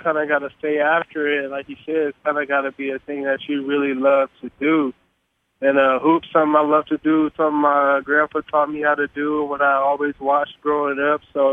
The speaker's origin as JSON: {"language": "English", "town": "Lake Stevens", "region": "Washington", "country": "United States", "tie": "born or raised there", "said": "One of those schools that I kind of grew up by because I grew up in Lake Stevens, so I always wanted to go to Western"}